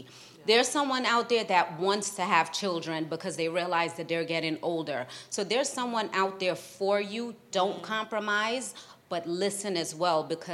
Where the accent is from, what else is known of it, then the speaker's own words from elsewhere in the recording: Guyana; I'm from Guyana, so, I mean, like, we doing the wine and stuff, and we doing the Dutty wine and everything.